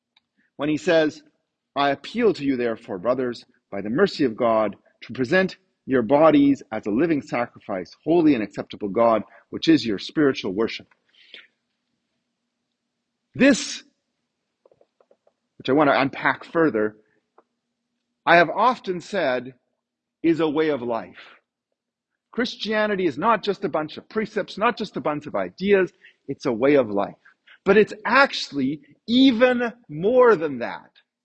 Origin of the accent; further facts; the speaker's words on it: Canada; I'm Canadian and therefore I like donuts and hockey.